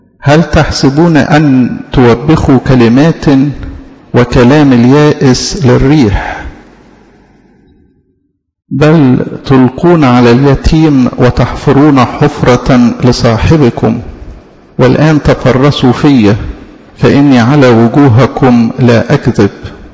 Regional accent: Egypt; يعني مش بس يعني كمصريين او كشرقيين

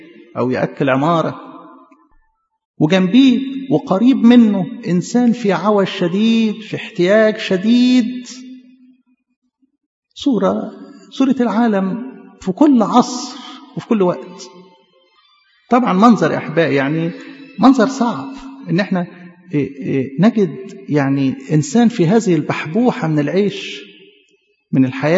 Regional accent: Upper Egypt, Egypt; لكن العادة عندنا في الصعيد يعمل كده

